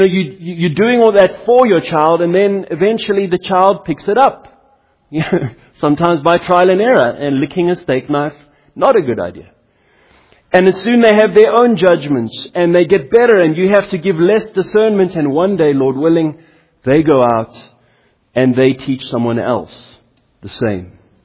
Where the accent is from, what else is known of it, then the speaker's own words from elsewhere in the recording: Johannesburg, Gauteng, South Africa; and no offense to our beloveds in Hillbrow. That was my hometown too.